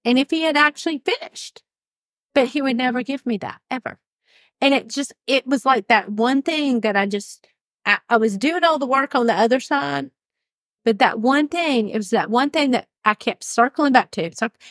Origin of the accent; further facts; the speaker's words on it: Ireland; I don't know if it's because I'm Irish or stubborn or just because of my type A personality